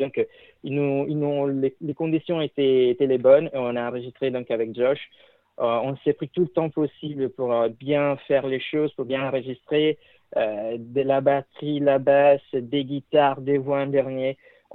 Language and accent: French; Italy; Il y a quelqu'un qui vient de l'Italie, moi.